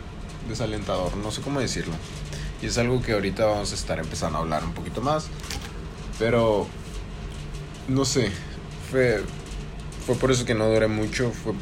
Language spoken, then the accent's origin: Spanish; Baja California, Mexico; Yo estudié en México, soy mexicano, estudié en Baja California, Mexicali.